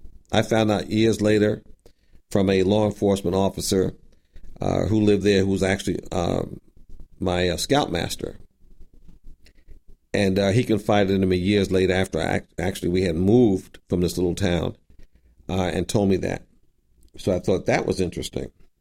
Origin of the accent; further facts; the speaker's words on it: New York, United States; It's my home state of New York. 48 in New York. And I remember when I was growing up, it was a family in the neighborhood.